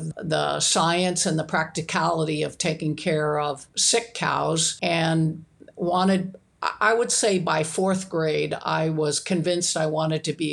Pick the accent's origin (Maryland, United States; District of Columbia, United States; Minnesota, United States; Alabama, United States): Maryland, United States; Interestingly, I am one of 14 siblings. So my family of 15 moved to Maryland when I was just two.